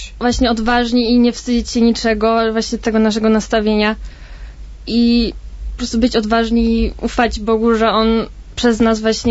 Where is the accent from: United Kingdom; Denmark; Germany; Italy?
Germany; na przykład jestem z Niemiec i wiem, że mi jest strasznie ciężko